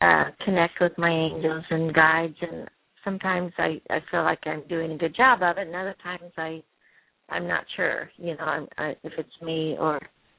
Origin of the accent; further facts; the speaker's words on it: Indiana, United States; Hi, this is … I'm also from Indiana.